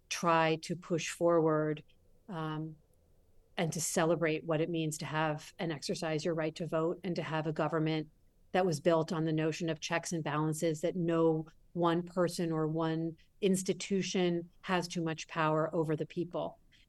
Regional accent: United States; So for me, being an American, I can hold both those identities.

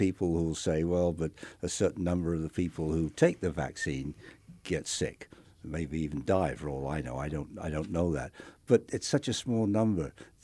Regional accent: United Kingdom; I grew up in Britain, and this was a big issue, polio and then the iron lung.

